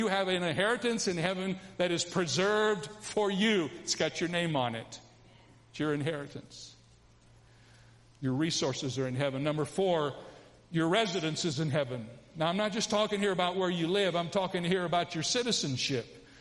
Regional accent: Toledo, Ohio, United States; born there; now in San Diego County, United States; I was born in Toledo, Ohio, and I live in San Diego County.

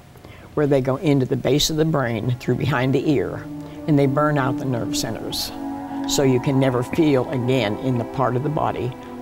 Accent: Pennsylvania, United States; Because I came from Pennsylvania.

